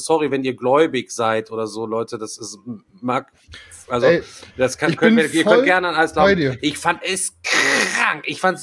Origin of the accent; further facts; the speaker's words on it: Orsbeck, North Rhine-Westphalia, Germany; ich bin in Orsbeck groß geworden